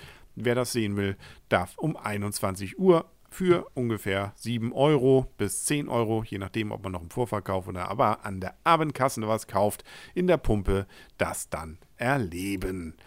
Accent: Kiel, Schleswig-Holstein, Germany; kennt man als Kieler vor allem deswegen

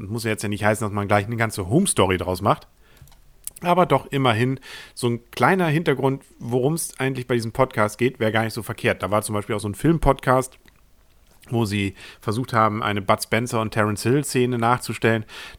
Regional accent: Kiel, Schleswig-Holstein, Germany; Sind wir Kieler nicht schon genug bestraft?

